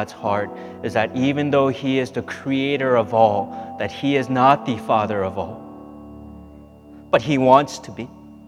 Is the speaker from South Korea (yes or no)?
yes; South Korea; I remember when I was growing up in Korea, my sister, she after school went to one of her friend's houses to play